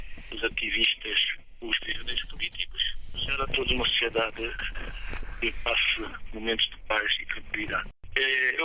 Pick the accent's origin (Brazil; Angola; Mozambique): Angola; a minha terra e o mundo, naturalmente, mas em particular Angola